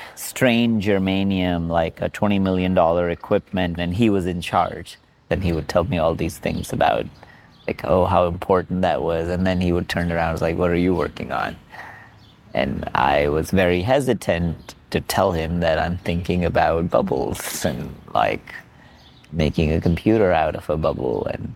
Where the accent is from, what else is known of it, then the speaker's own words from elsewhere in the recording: India; although I grew up in India.